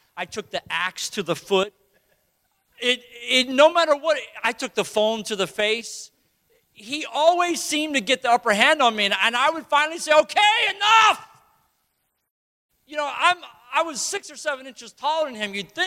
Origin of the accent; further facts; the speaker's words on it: Florida, United States; We're from Florida. You can go swimming in a lake and come out with a couple leeches on you.